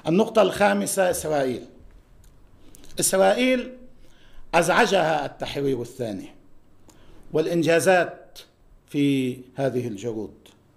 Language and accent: Arabic; Lebanon; شو مصلحتنا كلبنانيين